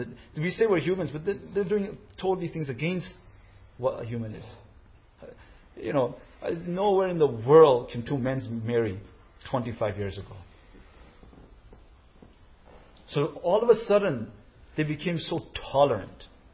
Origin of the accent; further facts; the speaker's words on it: Canada; I always wear red and white. I'm a Canadian.